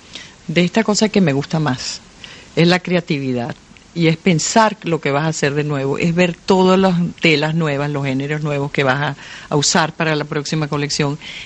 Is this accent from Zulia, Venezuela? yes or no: no; Caracas, Capital District, Venezuela; cuando yo estaba creciendo en Venezuela, en Caracas, la ventana de mi cuarto de dormir daba a un jardín donde había una enredadera de jazmín.